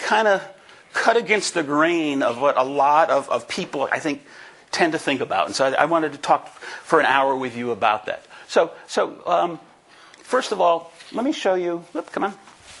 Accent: Northeast, United States; I grew up in the Northeast, so, you know, if there are four seasons, it's wintertime.

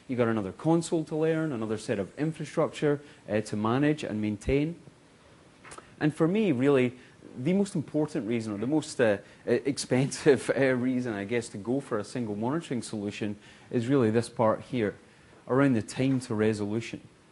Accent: Scotland, United Kingdom; is something that is really important to me as a Scotsman

